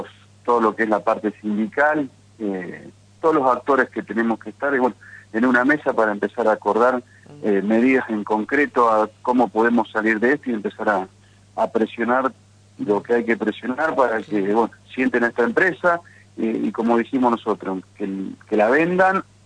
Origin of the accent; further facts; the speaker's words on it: Santa Fe, Argentina; nosotros como santafesinos tenemos nuestras herramientas y tenemos que darle la vuelta acá también en Santa Fe